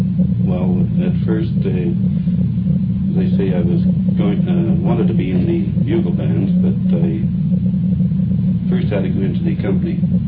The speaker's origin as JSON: {"language": "English", "town": "Winnipeg", "region": "Manitoba", "country": "Canada", "tie": "born there", "said": "I was born in Winnipeg. My mother and father were born in Scotland and came to Canada about 1910."}